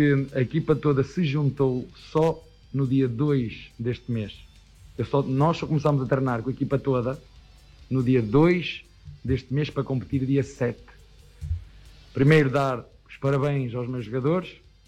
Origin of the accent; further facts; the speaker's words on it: Portugal; Não, eu sou português e falo a mesma língua.